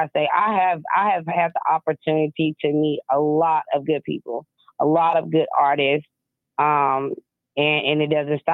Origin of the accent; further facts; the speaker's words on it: Arkansas, United States; now in Lawton, United States; I am located in Lawton, Oklahoma. I'm originally from Arkansas, I can't really say I'm all the way from Arkansas if I've lived in Oklahoma half the time.